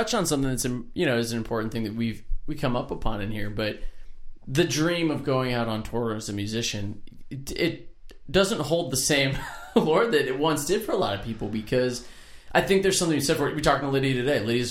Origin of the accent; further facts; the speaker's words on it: Florida, United States; Yeah, we're both Florida boys.